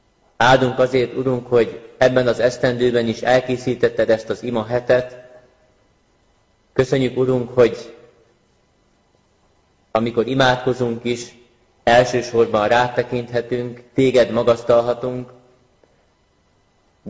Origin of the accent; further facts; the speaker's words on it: Tápiószőlős, Pest, Hungary; Amúgy pedig Tápió Szőlősről származom, Szegléd mellől egy kis faluból.